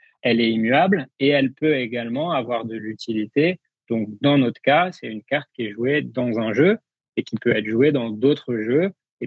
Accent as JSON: {"language": "French", "country": "France", "said": "en tant que Français"}